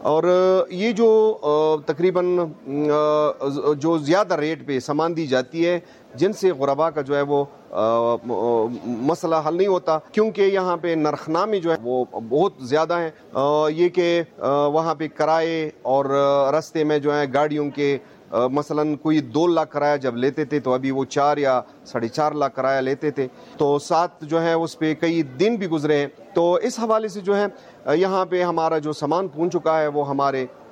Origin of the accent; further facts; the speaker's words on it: Pakistan; ایک پاکستانی ہونے کے ناطے ہمیں اپنے حقوق دیے جائیں